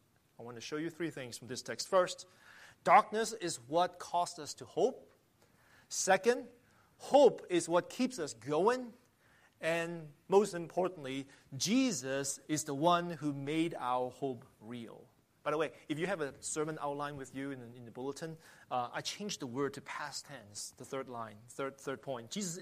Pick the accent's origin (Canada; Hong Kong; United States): Hong Kong; growing up in Hong Kong, I have always enjoyed beautiful Christmas lights in the city.